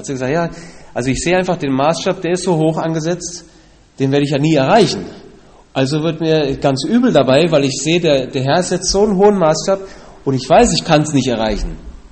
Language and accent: German; Herborn, Hesse, Germany; also born or lived in Berlin / Haiger; now in Colombia; Ich bin eigentlich in Berlin geboren. Danach haben wir 2 Jahre, also ich habe 2 Jahre in Berlin gewohnt, dann 2 Jahre in Haiger und dann den Rest in Herborn-Seelbach.